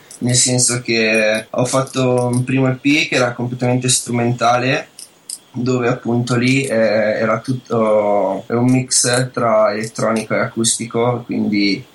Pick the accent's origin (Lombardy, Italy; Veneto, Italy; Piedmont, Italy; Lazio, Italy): Lombardy, Italy; Milan; Io sono comunque cresciuto, diciamo, a Milano. Solamente quando ero più piccolino visitavo molto più spesso l'Olanda. Io vengo mio padre è di Alkmaar, una città sopra